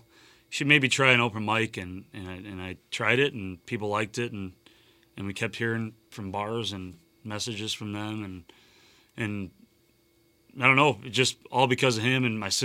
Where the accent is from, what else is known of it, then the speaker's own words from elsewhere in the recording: St. John, Indiana, United States; now in DeMott, United States; I'm from St. John.